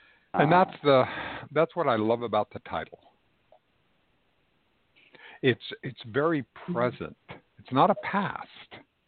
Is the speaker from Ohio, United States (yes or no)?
no; Texas, United States; When I was growing up in South Texas, we would have a shotgun